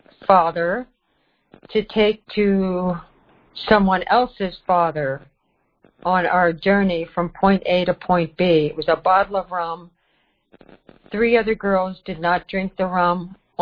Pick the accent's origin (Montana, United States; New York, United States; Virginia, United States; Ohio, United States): New York, United States; New York City; I grew up in New York City and my mother was single, so she sent me to a beautiful boarding school